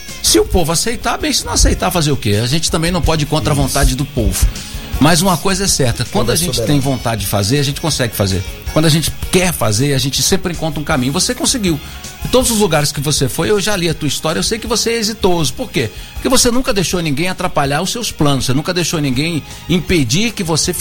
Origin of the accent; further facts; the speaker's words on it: Brasília, Federal District, Brazil; Eu sou brasiliense, nascido e criado em 1965, nascido em Graxate, em Brasília.